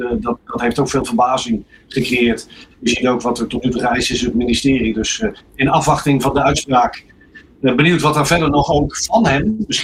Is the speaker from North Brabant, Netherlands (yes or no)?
no; Utrecht, Netherlands; Maar ik kom uit Utrecht, dan weet je het wel.